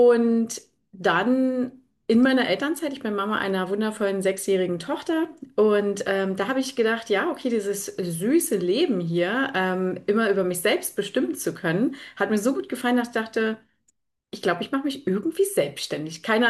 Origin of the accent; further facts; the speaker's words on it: Berlin, Germany; bin in Berlin geboren, aber irgendwie mehr auf dem Dorf als wirklich tatsächlich in der City.